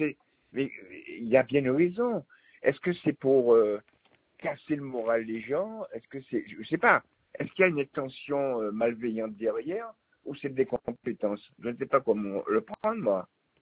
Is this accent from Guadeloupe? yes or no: yes; Guadeloupe; born there; Je suis né en Guadeloupe en 1950.